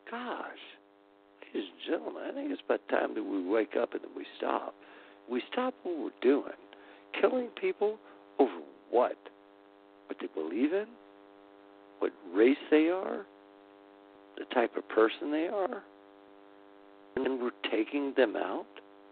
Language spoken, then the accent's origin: English; Virginia, United States; I grew up in the South, Virginia, to be a fact.